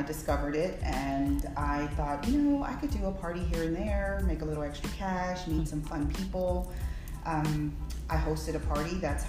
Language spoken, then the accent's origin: English; Houston, Texas, United States; I was born in Houston. Okay. So I'm born and raised. I've lived here all my life.